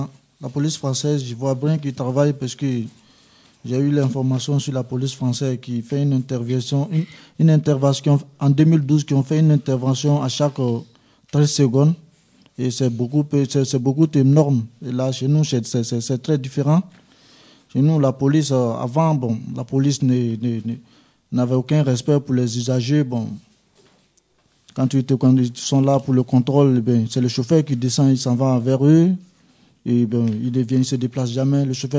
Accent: Côte d’Ivoire; chez moi, en Côte d'Ivoire

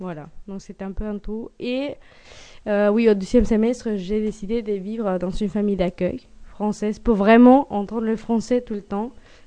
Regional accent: Mexico; French is a second language; moved away as an adult; now in France; je suis née au Mexique, je suis restée jusqu'à ce que j'avais 25 ans. Donc, j'ai fait vraiment toute ma scolarité, toute ma famille vit là-bas. Et je suis venue en France pour faire un double diplôme d'études supérieures à Dijon

